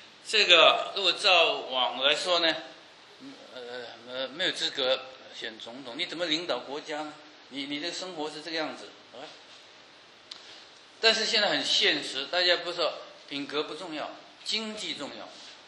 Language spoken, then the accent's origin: Chinese; China; now in United States; 那特别我们中国人在美国很注重教育，把我们孩子送到大学啊。